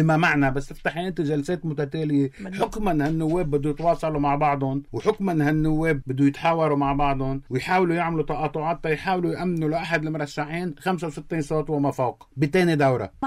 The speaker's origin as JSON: {"language": "Arabic", "country": "Lebanon"}